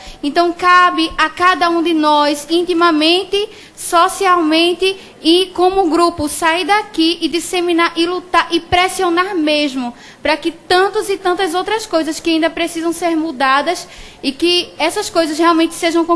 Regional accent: Recife, Pernambuco, Brazil; eu sou de Recife.

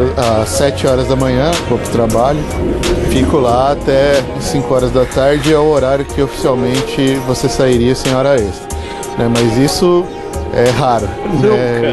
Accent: São Paulo, Brazil; now in Japan; Aqui é chão paulista dentro do Japão. Mas, na verdade, é um elo mais íntimo com o lugar de onde eu vim, né?

